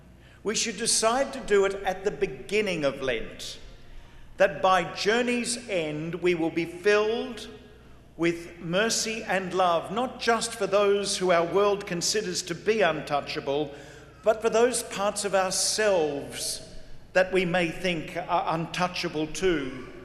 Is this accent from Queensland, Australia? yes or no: no; Sydney, New South Wales, Australia; I'm a Jesuit from Sydney, Australia